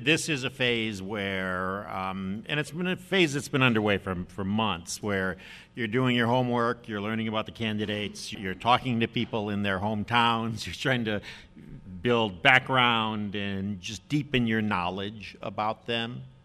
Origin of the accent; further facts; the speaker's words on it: Detroit, Michigan, United States; so I'm from Detroit, so I call this the South.